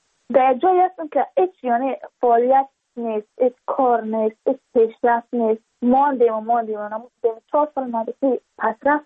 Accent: Badakhshan, Afghanistan; ما از بدخشان هستیم، یعنی منطقه دور دست است

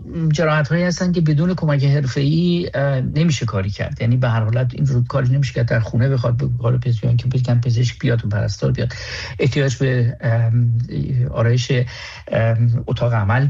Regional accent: Iran; now in Munich, Germany; فقط به عنوان یک ایرانی میتونم بگم که به همه گی افتخار میکنم.

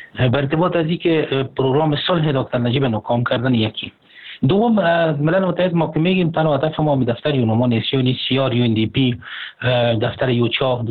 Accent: Afghanistan; ما خود افغان هستیم که ما حق داریم زندگی کنیم، حق داریم انتخاب کنیم

